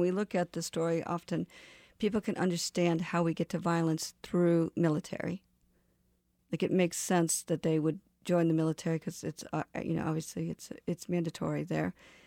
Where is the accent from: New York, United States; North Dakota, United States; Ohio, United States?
Ohio, United States; I was raised in Ohio in a small town, and even there we were given narratives about the Middle East.